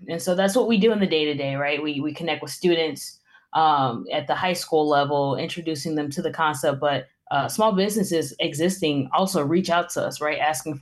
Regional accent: Gary, Indiana, United States; I am from Gary, Indiana area, born and raised there. And then I transferred over to Hobart.

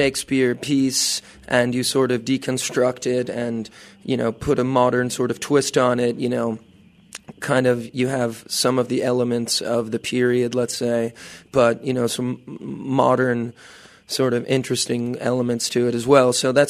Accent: New York, United States; I was from New York.

